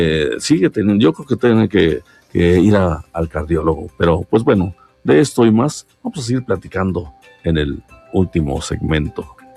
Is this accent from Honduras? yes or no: no; Zacatepec, Morelos, Mexico; Fíjese que ahí en Zacatepec, pues nosotros somos de ahí, de Zacatepec